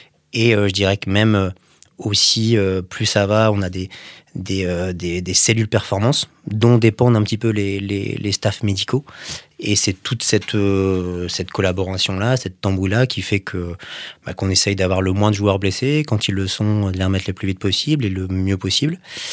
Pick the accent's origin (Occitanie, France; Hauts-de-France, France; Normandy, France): Hauts-de-France, France; Valenciennes; also born or lived in Lille; Et je suis né à Valenciennes.